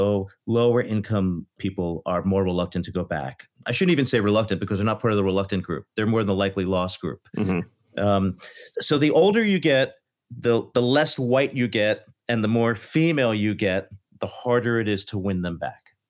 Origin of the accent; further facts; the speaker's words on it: Philadelphia, Pennsylvania, United States; You know, I'm from Philadelphia, right?